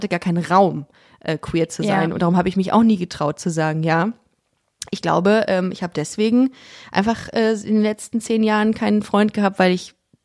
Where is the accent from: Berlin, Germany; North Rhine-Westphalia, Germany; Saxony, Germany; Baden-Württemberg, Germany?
North Rhine-Westphalia, Germany; Düsseldorf; now in Cologne, Germany; auf jeden Fall aus Düsseldorf und bin jetzt nach Köln gezogen vor 6 Jahren, glaube ich, und verschweige aber meine Identität hier in Köln. Also, dass ich quasi aus Düsseldorf komme.